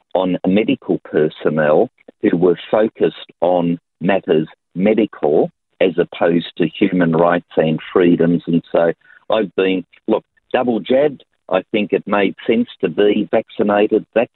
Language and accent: English; Tasmania, Australia; here in my home state of Tasmania